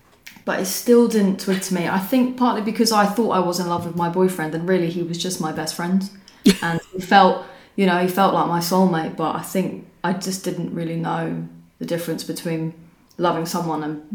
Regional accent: London, United Kingdom; Yeah, so I was born in 1986 and I grew up in London, and I went to a comprehensive school

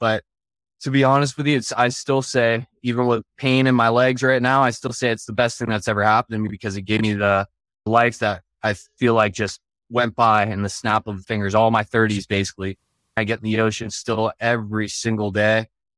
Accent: Cocoa Beach, Florida, United States; I am literally at the moment sitting in my house where I was hometown, born and raised, Cocoa Beach, Florida.

